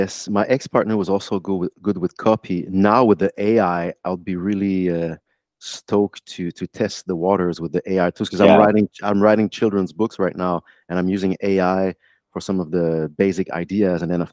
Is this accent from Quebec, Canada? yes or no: yes; Montreal, Quebec, Canada; accent: French; English is a second language; I have a French accent, by the way. I'm from Montreal.